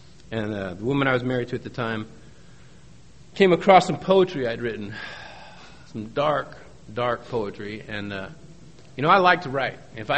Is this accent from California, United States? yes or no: yes; San Diego, California, United States; I grew up here. I grew up in San Diego. You know, I grew up in Mission Beach. Pacific Beach. I'm a total beach rat, man. I mean, this is where I grew up.